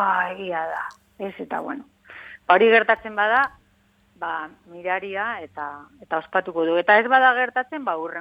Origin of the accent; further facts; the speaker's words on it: Bilbao, Basque Country, Spain; moved away; also born or lived in New York; ze Bilbotarra naiz, eta hainbat urte mandituta zerrian Nueva Yorken antzerkia egiten, eta hau da nire etxera bueltatzeko hori pieza